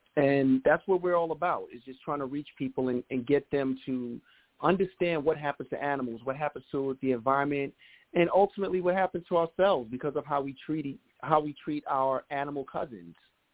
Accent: New York, United States; being that I'm from New York, I'm inspired by New York.

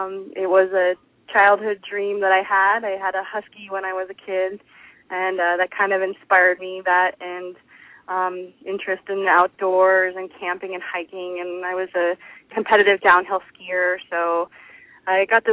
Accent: New Jersey, United States; also born or lived in Maine; now in Alaska, United States; Well, I grew up in New Jersey. I actually moved to Alaska from Maine.

